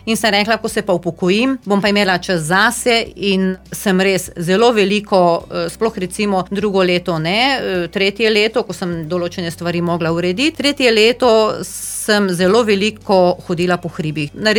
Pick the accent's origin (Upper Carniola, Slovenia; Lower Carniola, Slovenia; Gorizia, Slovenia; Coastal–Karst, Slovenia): Gorizia, Slovenia; jaz sem doma iz Cerkljanskega, iz ene majhne vasice in dejansko veš, kako je tam gor.